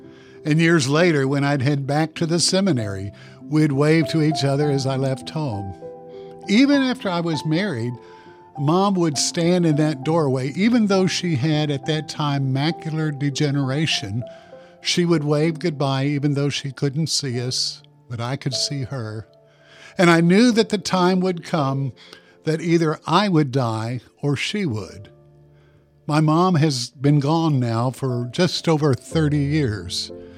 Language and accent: English; Oak Ridge, Tennessee, United States; I remember many years ago now when I was a very young boy growing up in Oak Ridge and walking to my elementary school, Woodland School.